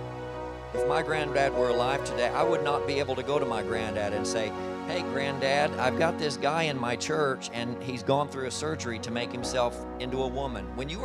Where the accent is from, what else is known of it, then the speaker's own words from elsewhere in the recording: Indiana, United States; I was raised in Indiana and he was in Florida, and I was never close to him.